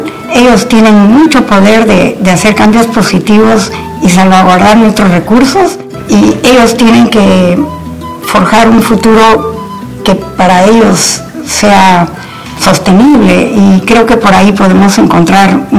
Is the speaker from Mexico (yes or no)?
no; Huancayo, Junín, Peru; moved away as an adult; also born or lived in Australia; Yo crecí en Huancayo y tenía mucha cercanía a la naturaleza porque teníamos una chacra, mi tío tenía vacas, había caballos, se sembraba.